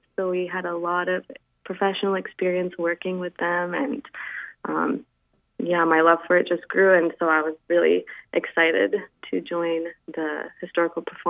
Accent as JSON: {"language": "English", "town": "Surrey", "region": "British Columbia", "country": "Canada", "tie": "born or raised there", "said": "I grew up actually in British Columbia, Canada. In a city called Surrey, just outside of Vancouver."}